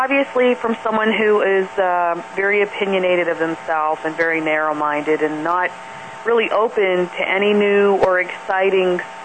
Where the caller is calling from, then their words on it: Columbus, United States; from Columbus.